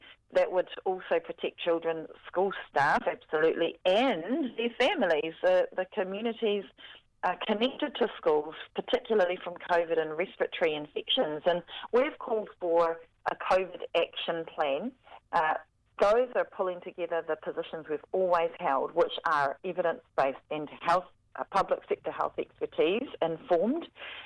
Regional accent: Counties Manukau, Auckland, New Zealand; but also Counties Manukau, we're hearing, you know, that's my hometown, mm-hmm. my hood.

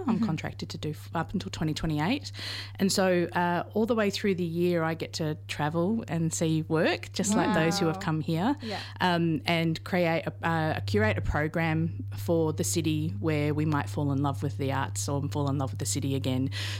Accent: Australia; As an Australian, I wasn't very familiar with him

